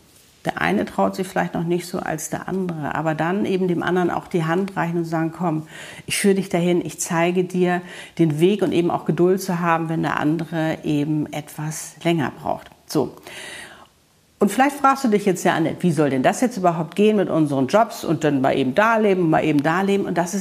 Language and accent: German; Hamburg, Germany; now in Cape Town, South Africa; ich habe mein geliebtes Kapstadt verlassen. Okay, Hamburg ist meine Heimatstadt und wunderschön